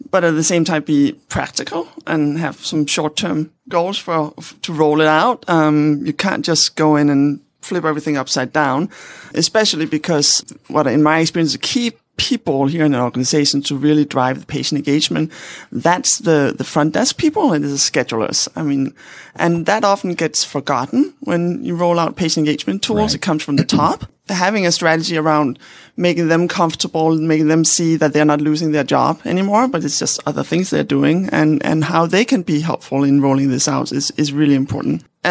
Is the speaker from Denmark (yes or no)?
yes; Denmark; English is a second language; I'm a physician from Denmark